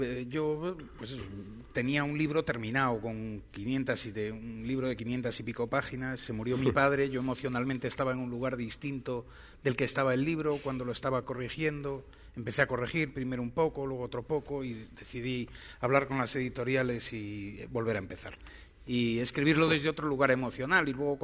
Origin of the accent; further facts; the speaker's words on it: Vigo, Galicia, Spain; now in Madrid, Spain; yo soy de Vigo, pero vivo en Madrid desde hace muchos años